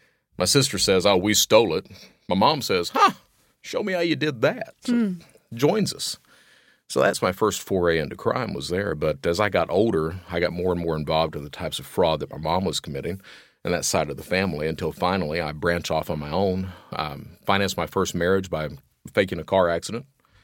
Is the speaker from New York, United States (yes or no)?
no; Kentucky, United States; I come from Eastern Kentucky, and Eastern Kentucky is one of these areas like the panhandle of Florida, parts of Louisiana